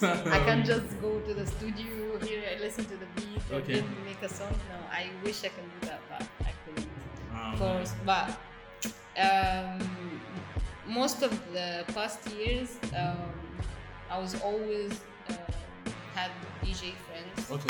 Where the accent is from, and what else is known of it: Egypt